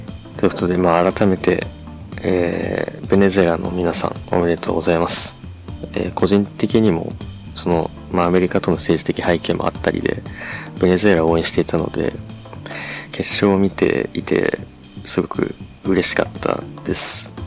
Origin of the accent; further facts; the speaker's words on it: Hokkaido, Japan; born there; 北海道生まれの一般人が大好きなスポーツの魅力をデータを通じて発信するという夢を実現すべく